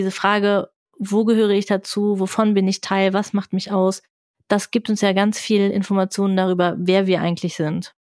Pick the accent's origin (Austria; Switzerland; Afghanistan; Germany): Germany; now in Netherlands; ich bin auch Deutsche.